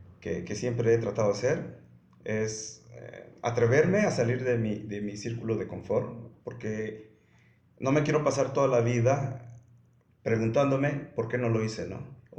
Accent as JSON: {"language": "Spanish", "region": "Chiapas", "country": "Mexico", "also_born_or_lived": "Mexico City / United States / Qatar", "moved": "as an adult", "said": "De la colonia del Issste, ahí de la canchita. Por la carrera me fui a estudiar a Ciudad de México y luego trabajé para Pemex cerca de 14 años, estudié un posgrado en Estados Unidos"}